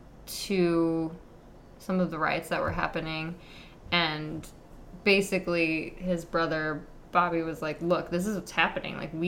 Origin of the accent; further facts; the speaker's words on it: Texas, United States; born there; I was born in Texas.